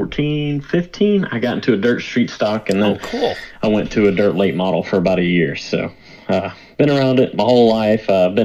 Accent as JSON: {"language": "English", "region": "Georgia", "country": "United States", "said": "Oh, no, I race. I'm from Georgia."}